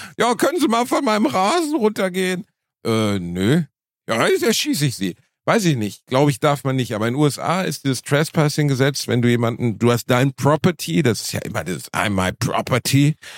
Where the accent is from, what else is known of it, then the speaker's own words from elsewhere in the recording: Gelsenkirchen, North Rhine-Westphalia, Germany; ja, ich bin in Gelsenkirchen aufgewachsen.